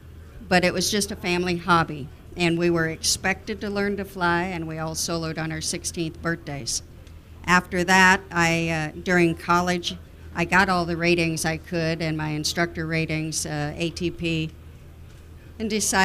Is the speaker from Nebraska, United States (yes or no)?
yes; Omaha, Nebraska, United States; now in La Porte, United States; Well, I live in La Porte, Texas, originally from Omaha, Nebraska, but I've been in Texas for so many years now that I think it's wearing on me.